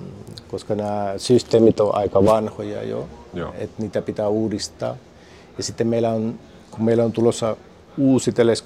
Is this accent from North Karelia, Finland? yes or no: yes; Joensuu, North Karelia, Finland; moved away as an adult; now in Chile; Mä oon ollut 27 vuotta Chilessä. Mä synnyin Joensuun lähellä, kävin koulun siellä ja sitten mä menin ammattikorkeakoulun Kuopiossa ja valmistuin niin kuin IT-puolella.